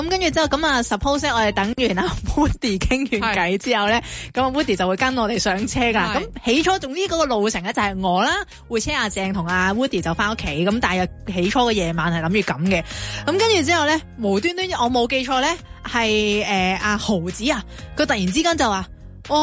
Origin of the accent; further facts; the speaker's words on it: Hong Kong Island, Hong Kong; 而佢住嘅地方係我從來都冇去過啦，我港島人嘅話。